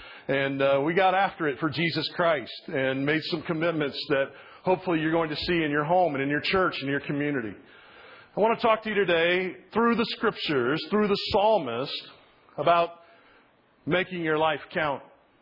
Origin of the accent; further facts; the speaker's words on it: Phoenix, Arizona, United States; born there; I was born in Phoenix. There's no elk out there.